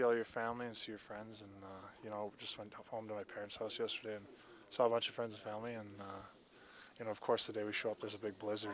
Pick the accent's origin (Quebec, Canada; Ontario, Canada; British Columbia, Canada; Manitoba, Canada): Manitoba, Canada; Winnipeg; Yeah, Winnipeg is still home for me. I actually have a place out in kind of Linden Woods area.